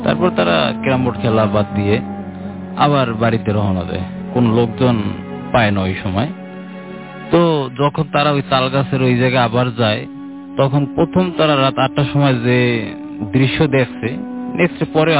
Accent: Patuakhali, Barisal Division, Bangladesh; now in Dhaka, Bangladesh; আসছি উত্তর বাড্ডা থেকে, আমার দেশে বাড়ি বরিশাল বিভাগ পটুয়াখালী জেলা।

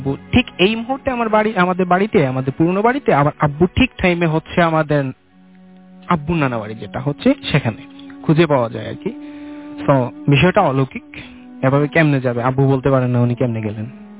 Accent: Golapganj, Sylhet Division, Bangladesh; জি, আমার দেশের বাড়ি হচ্ছে সিলেটে গোলাপগঞ্জ থানা, আর হচ্ছে গ্রামটা হচ্ছে পুলছেন।

